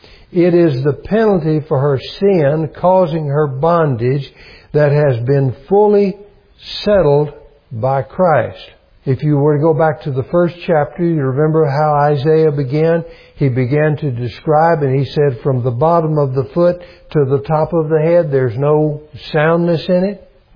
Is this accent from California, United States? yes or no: no; Knoxville, Tennessee, United States; somebody asks me what my hometown is, I'm going to say the Knoxville area. That's my hometown.